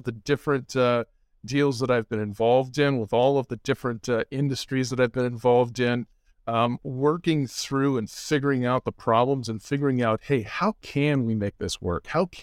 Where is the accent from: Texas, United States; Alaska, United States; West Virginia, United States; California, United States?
California, United States; China Lake; I was born in Northern California, but raised in Southern California out in the desert near a naval weapons test station.